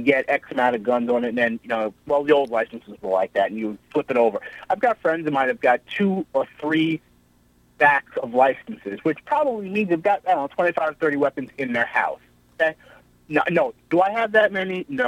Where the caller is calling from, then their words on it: Stony Brook, New York, United States; I'm from Stony Brook, actually.